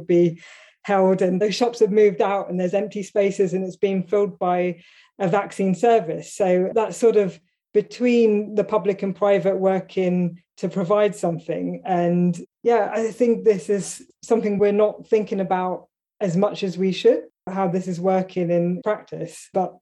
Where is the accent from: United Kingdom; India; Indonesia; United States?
United Kingdom; Basingstoke, South East England; I went and got it in my hometown in Basingstoke while I was visiting my mum